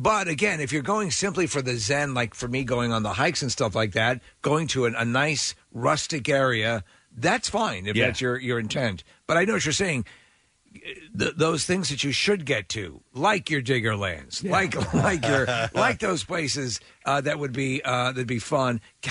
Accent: Manhattan, New York, United States; So I was born in Manhattan and raised for many years, and we would day trip into the city and all that stuff.

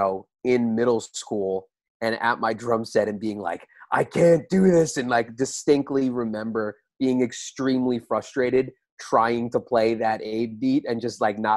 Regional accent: Long Island, New York, United States; I want to say I went once because I grew up on Long Island

